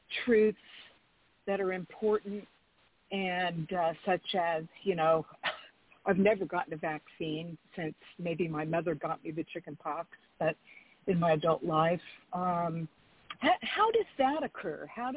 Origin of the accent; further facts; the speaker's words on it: Idaho, United States; I am from Idaho.